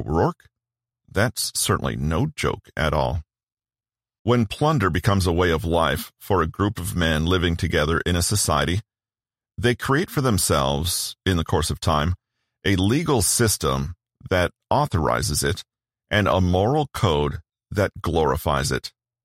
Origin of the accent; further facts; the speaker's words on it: Vancouver, British Columbia, Canada; At first, I thought only my hometown of Vancouver was heavily affected by massive amounts of Chinese money poured into real estate.